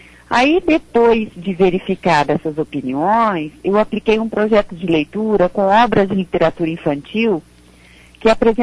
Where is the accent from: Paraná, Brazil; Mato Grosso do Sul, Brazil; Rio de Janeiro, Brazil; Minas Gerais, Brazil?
Minas Gerais, Brazil; Belo Horizonte; eu nasci aí em Belo Horizonte, né, cresci rodeada por livros, porque meus pais eram escritores.